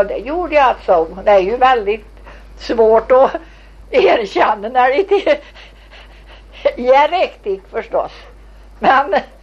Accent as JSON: {"language": "Swedish", "region": "Värmland", "country": "Sweden", "said": "Och du vet, vi är värmlänningar."}